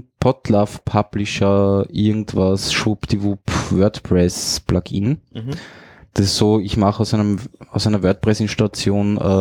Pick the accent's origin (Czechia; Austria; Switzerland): Austria; wir als Österreicher sind da jetzt nicht so up to date